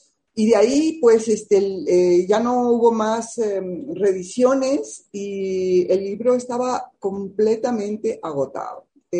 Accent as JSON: {"language": "Spanish", "country": "Peru", "moved": "as an adult", "lives_now": "Mexico", "said": "Pues yo soy peruana de origen y soy naturalizada mexicana. Llevo en México 33 años. Vine a México a estudiar una maestría en Flaxo. Vine por 2 años."}